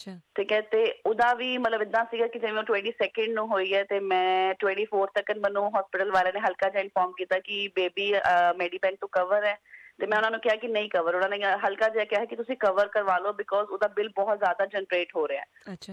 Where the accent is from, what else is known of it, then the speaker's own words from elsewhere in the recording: Punjab, India; moved away as an adult; now in Sydney, Australia; ਮੈਂ ਅੱਜ ਤੋਂ 2 ਸਾਲ ਪਹਿਲਾਂ ਆਪਣੇ ਹਸਬੈਂਡ ਦੇ ਨਾਲ NSW ਸਿਡਨੀ ਵਿੱਚ ਸ਼ਿਫਟ ਹੋਈ ਸੀਗੀ। ਅਸੀਂ ਇੰਡੀਆ ਤੋਂ ਪੰਜਾਬ ਤੋਂ ਹੈਗੇ ਹਾਂ ਪਿੱਛੋਂ ਦੀ, ਤੇ ਅਸੀਂ ਇੱਦਾਂ ਆਏ ਸੀ, ਆਪਣੇ ਸਟੂਡੈਂਟ ਵੀਜ਼ੇ ਤੇ ਆਏ ਸੀ।